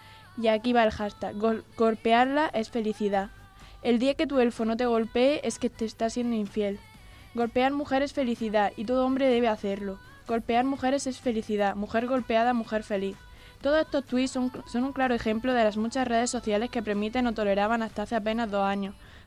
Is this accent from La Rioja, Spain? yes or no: no; Andalusia, Spain; now in Elche, Spain; Bueno, yo soy de Andalucía y estoy aquí en Elche, así que es por algo.